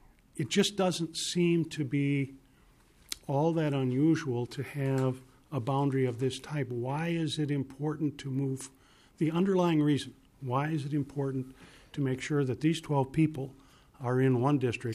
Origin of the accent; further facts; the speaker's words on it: Hutchinson, Minnesota, United States; for instance, in my hometown of Hutchinson, the Supreme Court saw fit to draw the boundary between 18A and 18B right down the main street of Hutchinson.